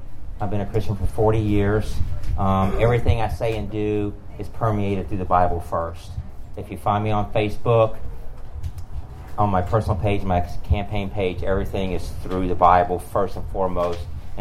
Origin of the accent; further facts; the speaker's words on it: Kentucky, United States; My background is, I grew up in Kentucky. I joined the Navy right out of high school.